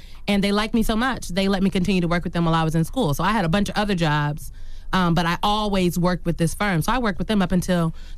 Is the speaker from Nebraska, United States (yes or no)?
yes; Omaha, Nebraska, United States; I'm from Omaha, Nebraska. Me and Malcolm X.